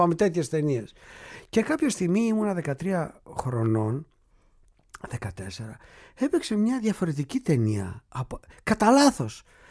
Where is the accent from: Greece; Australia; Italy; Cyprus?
Greece; Veria, Central Macedonia; moved away as an adult; γεννήθηκα και μεγάλωσα στη Βέρεια, έφυγα όταν ήμουν 18 χρονών.